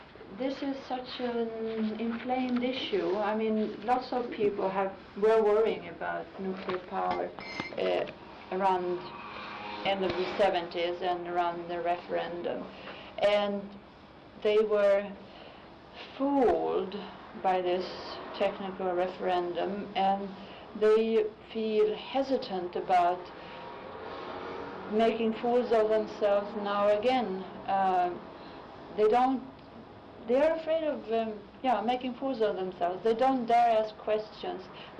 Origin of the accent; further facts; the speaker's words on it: Uppsala, Uppsala County, Sweden; English is a second language; I am from Uppsala, and they started drilling in October, in one of the suburbs.